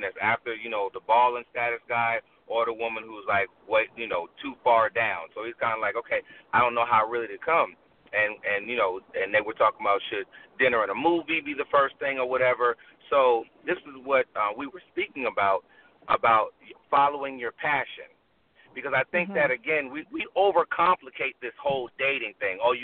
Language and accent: English; New Jersey, United States; now in South Carolina, United States; Yeah, they everywhere though. I'm from Jersey.